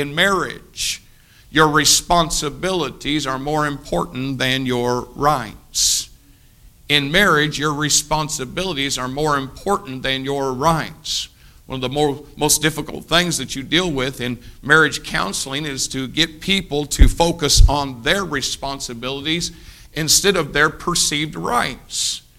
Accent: United States; as an American, we just sang our Star Spangled Banner, as an American, your responsibilities are more important than your rights.

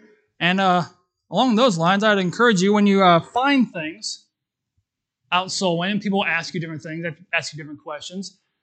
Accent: Terre Haute, Indiana, United States; don't call me because I'm from Terre Haute and your pizza's going to be very cold by the time I get there.

